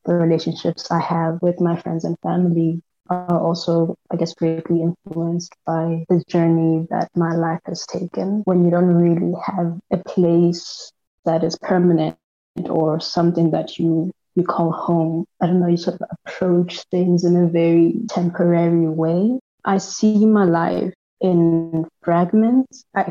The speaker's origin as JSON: {"language": "English", "country": "Lesotho", "said": "I am an artist from Lesotho, where I am currently based, but I'm also somewhat based in Johannesburg."}